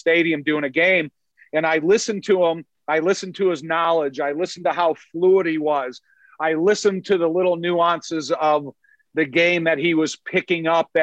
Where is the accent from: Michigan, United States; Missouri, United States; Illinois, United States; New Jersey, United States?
Illinois, United States; Joliet; I grew up in Joliet my whole life. I've been a Bears fan my whole life since 1961.